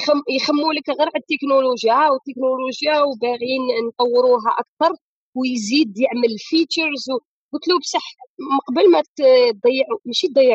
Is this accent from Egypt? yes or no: no; Algeria; احنا انا نهضر بصفتي جزائريه